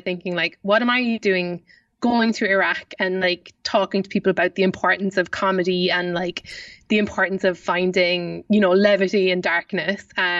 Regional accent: Kansas City, United States; I'm from Kansas City.

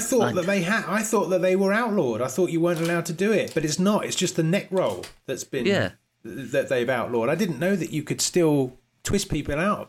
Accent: Ealing, London, United Kingdom; Also, I grew up in Ealing.

